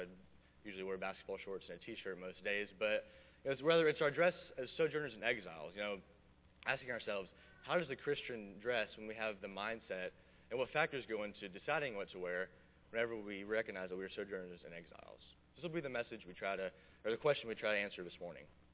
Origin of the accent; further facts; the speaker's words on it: Texas, United States; There's a group of us every summer from my church, my hometown church in Texas